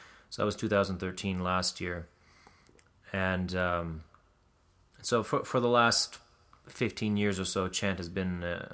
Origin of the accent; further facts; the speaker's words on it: Sacramento, California, United States; I grew up in Sacramento, California, originally born and raised in the Society of St. Pius X